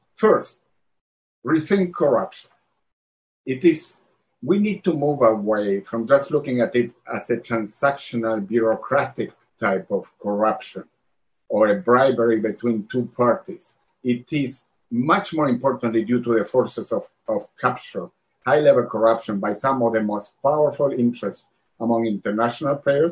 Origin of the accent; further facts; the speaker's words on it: Chile; I'm from Chile